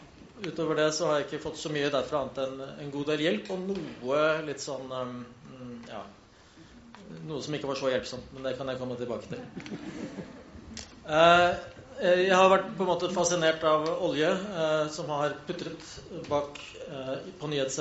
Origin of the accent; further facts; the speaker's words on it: Eastern Norway, Norway; Jeg er forfatter. Jeg er østlending.